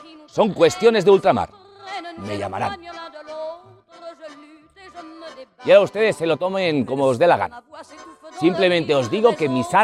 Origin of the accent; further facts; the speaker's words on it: Spain; Vaya, yo soy de España, claro.